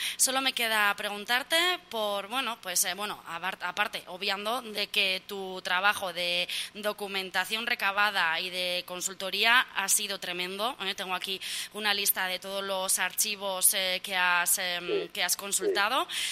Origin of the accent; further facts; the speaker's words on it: Falces, Navarre, Spain; yo ya sabes que soy de Falces, pero también me siento de alguna manera muy unida, ¿no?, con este Valle del Aragón, por amigos, por familiares.